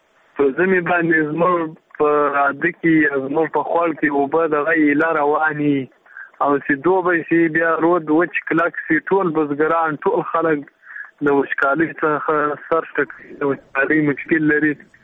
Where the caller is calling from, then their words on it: Zabul, Afghanistan; د زابل ولایت نه خبره درسره کوم.